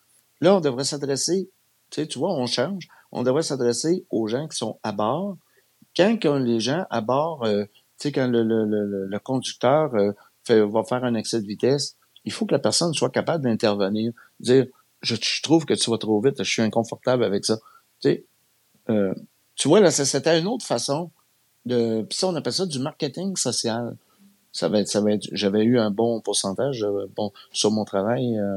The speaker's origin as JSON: {"language": "French", "region": "Quebec", "country": "Canada", "tie": "born or raised there", "said": "j'ai grandi à Pessiville. Là. Les Anglais étaient loin. J'ai pas joué avec les petits Anglais dans la ruelle, moi."}